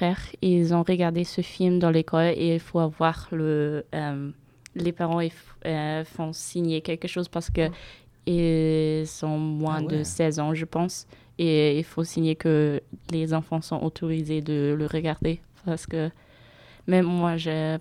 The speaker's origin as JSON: {"language": "French", "country": "Germany", "said": "Ah, je viens d'Allemagne."}